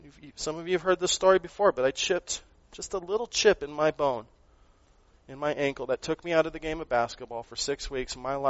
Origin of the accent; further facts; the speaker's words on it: Phoenix, Arizona, United States; born there; I was born in Phoenix, Arizona. God willed it.